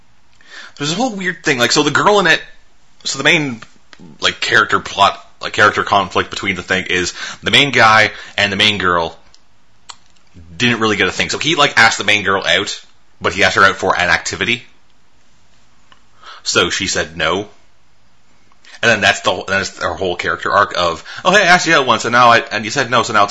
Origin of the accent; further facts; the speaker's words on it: Canada; Yeah, but, like, we're Canadian, so...